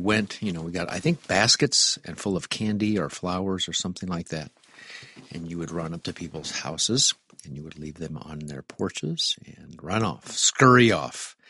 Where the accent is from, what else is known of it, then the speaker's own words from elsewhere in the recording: Nebraska, United States; now in New England, United States; growing up in Nebraska, we were where we would go down to the stockyards for a school field trip. It's quite different now that I live in New England.